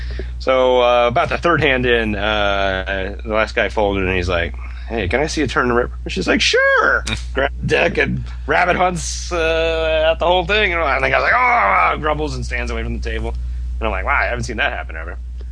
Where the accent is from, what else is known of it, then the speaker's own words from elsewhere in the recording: Florida, United States; I mean, people ask where I was from. I am from Florida.